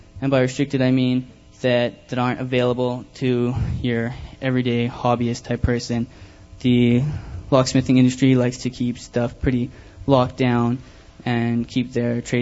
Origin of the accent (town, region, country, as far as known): Canada